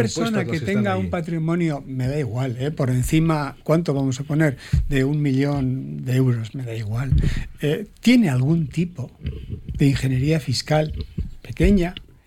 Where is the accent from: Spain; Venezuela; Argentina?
Spain; Basque Country; yo, a título personal, incluso como vasco, puedo estar contribuyendo bien con mi renta